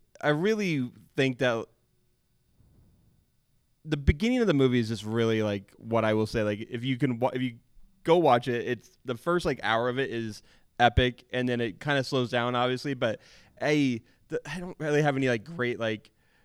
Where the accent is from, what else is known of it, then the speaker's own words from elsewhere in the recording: Spokane, Washington, United States; Sure. I am from Spokane. I run a podcast called Spokecast. I interview people in Spokane that are doing cool and interesting things.